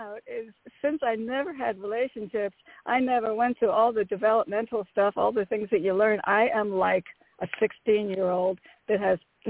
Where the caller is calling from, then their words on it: Connecticut, United States; from Connecticut.